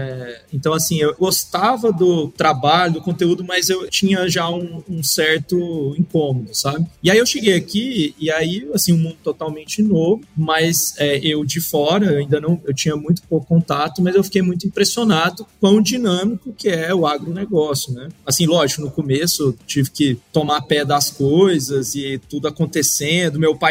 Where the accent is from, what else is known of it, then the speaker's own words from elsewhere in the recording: São Paulo, Brazil; born there; eu nasci, morei, assim, nasci em São Paulo, mas morei na fazenda criança, né, e gostava muito de fazenda.